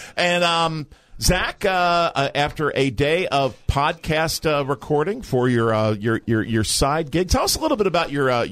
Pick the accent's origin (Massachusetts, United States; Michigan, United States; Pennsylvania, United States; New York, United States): Pennsylvania, United States; Philadelphia; even though I grew up in Philly and Les Steckel still sticks in my craw.